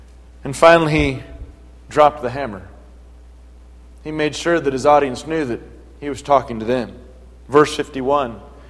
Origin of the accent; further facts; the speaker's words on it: Kentucky, United States; And when I was delivering this lesson in my home state of Kentucky, I told the brethren, if I was to speak Kentuckian here